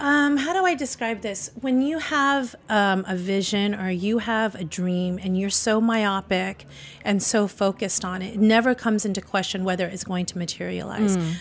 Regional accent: Philippines; Cuisine that is even unknown to me as a Filipino.

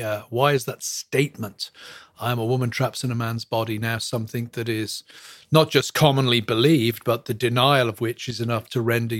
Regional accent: England, United Kingdom; moved away as an adult; now in United States; Obviously, from my accent, you can tell that I'm not from stateside. I was born and brought up in England, moved here in 2001 to teach at a seminary.

